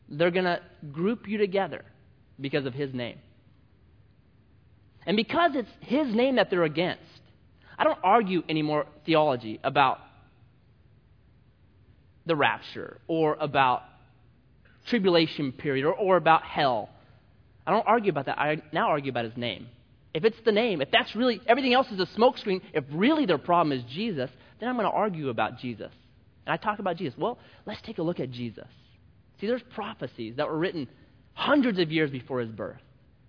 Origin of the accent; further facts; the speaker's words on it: United States; I'm an American, so I was linked with it all.